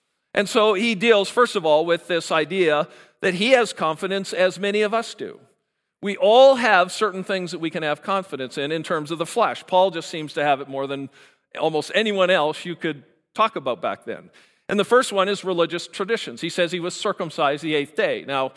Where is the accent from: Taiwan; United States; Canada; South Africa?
Canada; I can stand here and say, wow, I'm Canadian. I was born a Canadian.